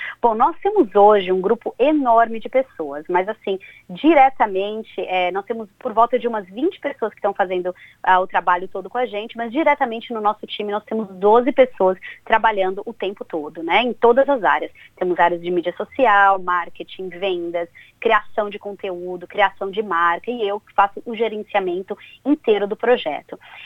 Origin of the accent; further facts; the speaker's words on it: Brazil; moved away; Porque nós, como brasileiros, a gente não pode voltar para casa agora.